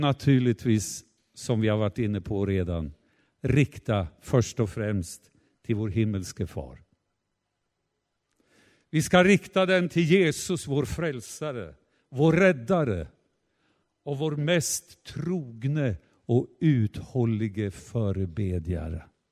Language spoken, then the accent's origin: Swedish; Ödeshög, Östergötland, Sweden; Ödeshög. Där har jag vuxit upp.